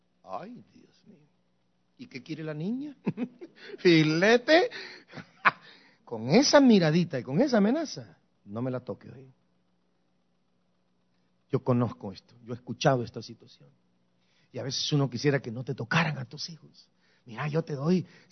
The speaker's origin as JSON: {"language": "Spanish", "country": "Guatemala", "moved": "yes", "said": "la Biblia que yo me traje cuando me vine de ilegal de Guatemala, era la Biblia de mi madre"}